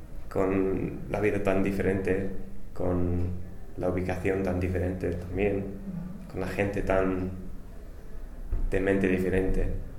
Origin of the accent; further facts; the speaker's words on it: England, United Kingdom; Spanish is a second language; antes de ir yo pensaba que iba a volver a Inglaterra como español, como españolcito